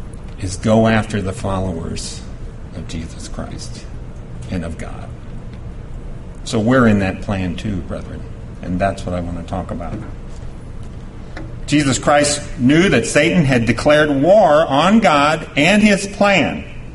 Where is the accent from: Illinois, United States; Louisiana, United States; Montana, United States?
Illinois, United States; East St. Louis; Now, I grew up in East St. Louis in the 60s and 70s